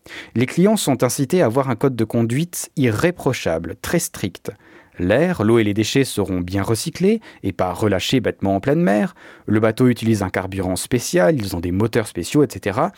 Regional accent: Switzerland; Vu que je suis suisse, donc capitaliste évidemment, de droite

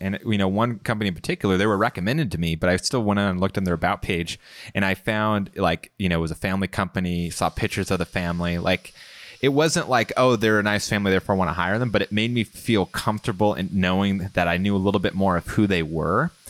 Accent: California, United States; also born or lived in Central Texas; my wife and I moved from Central Texas back to Southern California, where we're from, to be near family again

